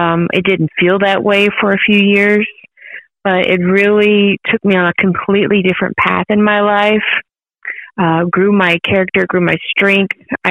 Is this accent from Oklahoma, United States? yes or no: yes; Oklahoma, United States; there's an amputee girl from my hometown in Oklahoma